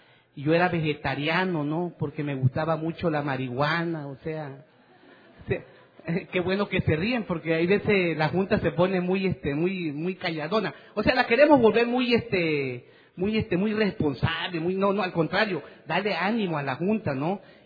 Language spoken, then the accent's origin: Spanish; Villahermosa, Tabasco, Mexico; soy un enfermo alcohólico. La verdad que bienvenido a la persona que viene por primera vez. Yo vengo de Tabasco, amigo, de Villahermosa, Tabasco, México.